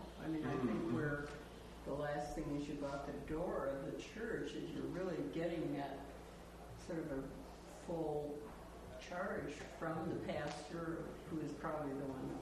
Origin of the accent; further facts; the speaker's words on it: Anchorage, Alaska, United States; I'm from Anchorage, Alaska